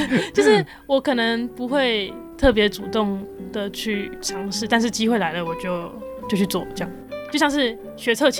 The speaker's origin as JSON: {"language": "Chinese", "region": "Keelung", "country": "Taiwan", "tie": "born or raised there", "said": "外婆是基隆人，所以我小时候是在基隆暖暖长大的。"}